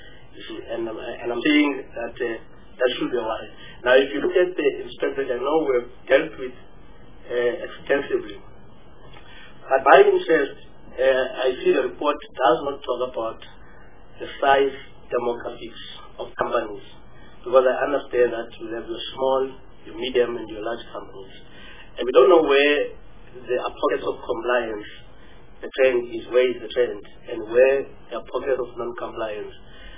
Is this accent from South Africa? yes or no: yes; Eastern Cape, South Africa; I'm coming from Eastern Cape